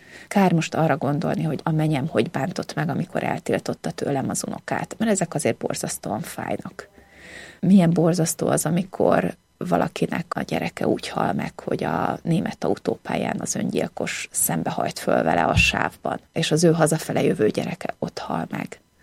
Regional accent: Szeged, Csongrád-Csanád, Hungary; Alföldiként álltam ott, Szegedről jöttem

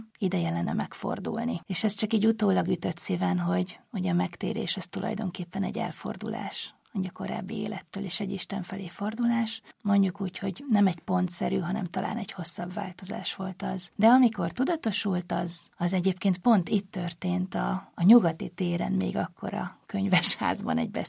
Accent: Borsod-Abaúj-Zemplén, Hungary; now in Budapest, Hungary; Borsod megyei kisvárosban töltöttem a gyerekkoromat. Budapestre csak ilyen 20 éves korom környékén kerültem. Gimnáziumot ott végeztem, tehát egészen addig éltem ott.

